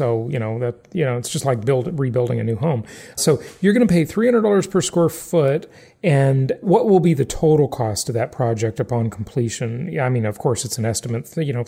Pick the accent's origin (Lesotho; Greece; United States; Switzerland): United States; Los Angeles, California; the LA market's been crazy, and I grew up in Los Angeles.